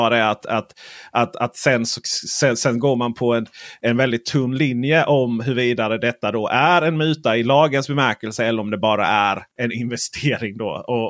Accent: Skåne, Sweden; det är helt enkelt för att jag är skåning och läser media i Skåne

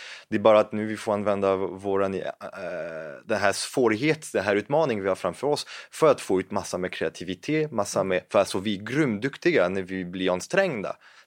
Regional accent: France; Swedish is a second language; now in Sweden; För att jag är fransman först och nu jag är här och försvarar Sverige.

